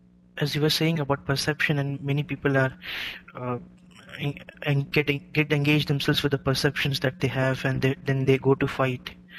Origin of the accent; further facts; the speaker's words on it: Mumbai, Maharashtra, India; I was saying that even I'm from Mumbai